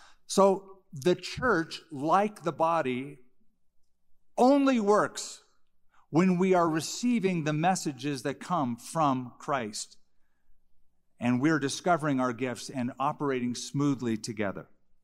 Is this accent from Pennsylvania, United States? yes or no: no; California, United States; Years ago, I'm from California, and we would go to Venice Beach.